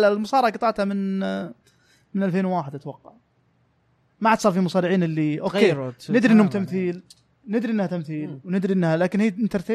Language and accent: Arabic; Saudi Arabia; انا من السعوديه … ، انا في مدينه يعني ممكن ما تعرفها